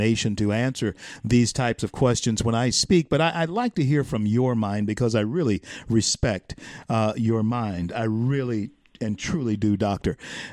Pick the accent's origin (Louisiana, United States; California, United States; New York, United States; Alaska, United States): Louisiana, United States; broadcasting from the jeweled cities of the Arklatex, Shreveport, and Bossier City, 90.7 FM in my hometown